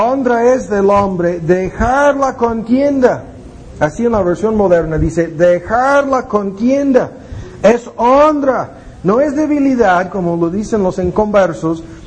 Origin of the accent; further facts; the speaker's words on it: United States; Spanish is a second language; algo que a mí me molesta muchísimo como gringo